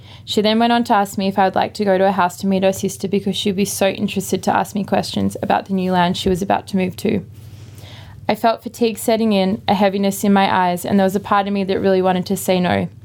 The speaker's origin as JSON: {"language": "English", "country": "Australia", "said": "I smiled politely and told her I was from Australia."}